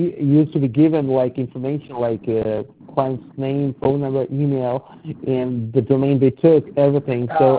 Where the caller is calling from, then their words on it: Kolkata, West Bengal, India; English is a second language; Sir, I'm from India. I'm from Kolkata. That's from where I'm calling you.